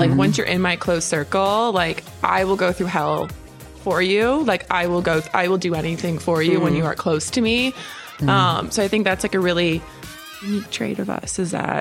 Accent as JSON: {"language": "English", "town": "Chicago", "region": "Illinois", "country": "United States", "said": "and I'm from Chicago, moved away for college and came back."}